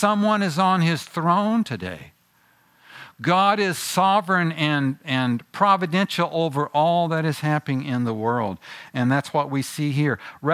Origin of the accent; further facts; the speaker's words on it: Nebraska, United States; especially a tornado, as we grew up with out in Nebraska